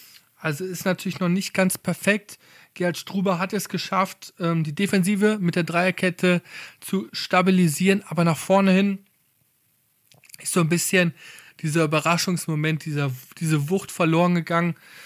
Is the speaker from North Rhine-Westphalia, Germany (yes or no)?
yes; North Rhine-Westphalia, Germany; now in Cologne, Germany; Ich komme aus dem Westmünsterland, aus der Nähe von Münster. War früher selbst auch bei Münster oft in der Kurve. Jetzt wohne ich ja mittlerweile seit 3 Jahren in Köln